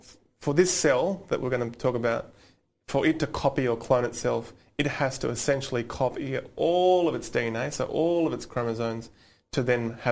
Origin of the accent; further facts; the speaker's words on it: Scotland, United Kingdom; I'm Scottish.